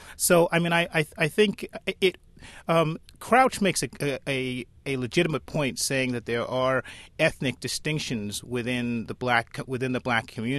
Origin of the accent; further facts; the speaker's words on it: Trinidad & Tobago; born there; I was born in Trinidad in the West Indies